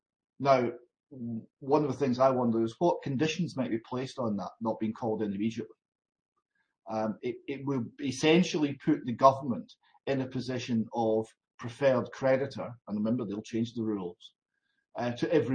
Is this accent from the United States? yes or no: no; United Kingdom; I mean, we are British. This is Britain.